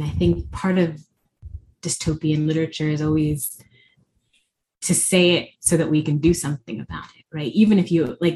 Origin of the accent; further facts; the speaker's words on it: California, United States; I'm from California originally. And like, I don't think I would ever, my parents live there.